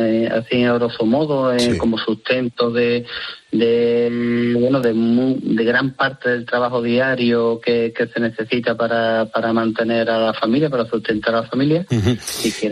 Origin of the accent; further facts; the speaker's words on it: Puerto Real, Andalusia, Spain; Yo soy de Puerto Real y es un pueblo muy de aquí de Cádiz, muy, sí, muy solidario